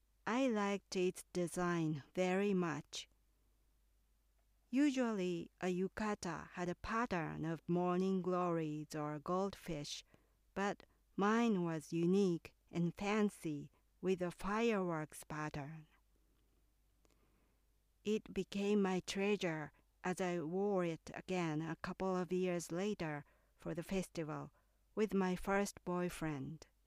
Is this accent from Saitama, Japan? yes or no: no; Kyoto, Japan; English is a second language; My hometown is in Kyoto, which is a popular tourist destination in Japan.